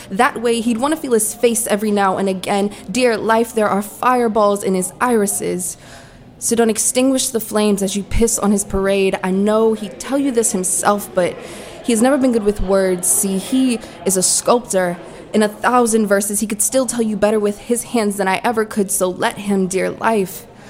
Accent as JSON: {"language": "English", "town": "Washington", "region": "District of Columbia", "country": "United States", "also_born_or_lived": "Prince George's County", "said": "So I'm from Washington, D.C. Washington, D.C. and PG, I kind of fluctuate between the two."}